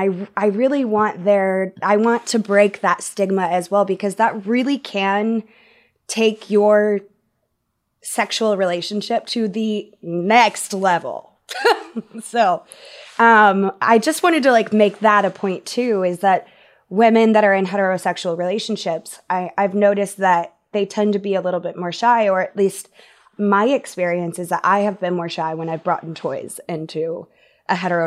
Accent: Texas, United States; I grew up in Texas where I grew up in a very Christian home.

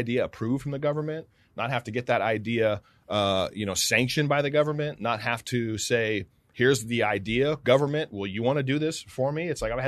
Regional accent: United States; I'm an American.

